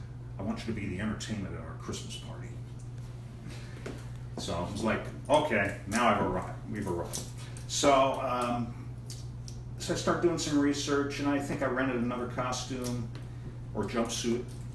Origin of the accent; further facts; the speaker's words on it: McLean, Virginia, United States; I grew up in McLean Falls Church.